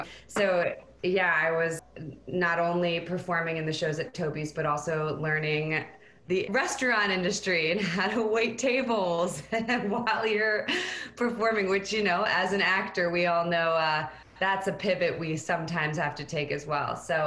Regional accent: Maryland, United States; I grew up in Howard County, Maryland. I went to Glenall High School

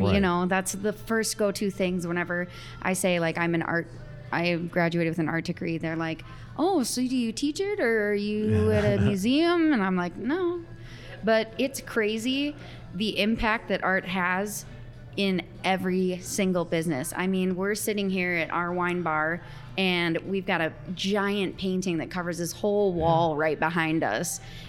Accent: Watertown, South Dakota, United States; now in Sioux Falls, United States; I came here from Watertown mm-hmm. to go to Augustana. And sorry, Watertown people, I never wanted to go back.

